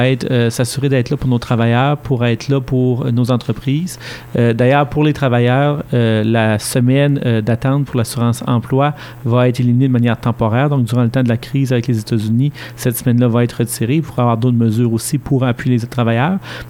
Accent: Kedgwick, New Brunswick, Canada; Je suis originaire de Kedgwick, au centre de la circonscription. J'ai grandi dans une communauté rurale comme plusieurs de nos communautés qu'on a dans le Madawaska Restigouche.

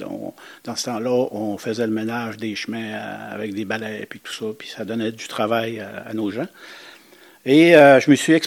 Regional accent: Mashteuiatsh, Quebec, Canada; born there; Je suis né ici à Mashtuiats. … … qui a aussi une ascendance de Pessamiolo.

